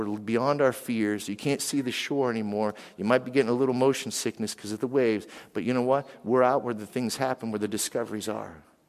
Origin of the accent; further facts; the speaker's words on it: Pennsylvania, United States; I grew up in Western Pennsylvania. I trapped, I fished, I hunted.